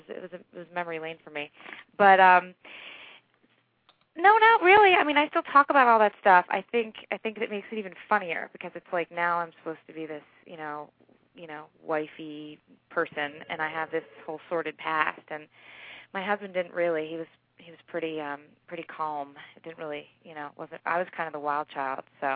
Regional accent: Philadelphia, Pennsylvania, United States; I actually got married in a park near where I grew up in Philadelphia

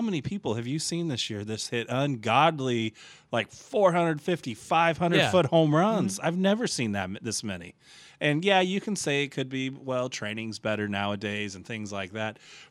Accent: St. Louis, Missouri, United States; I'm a little jaded growing up in St. Louis in the 80s.

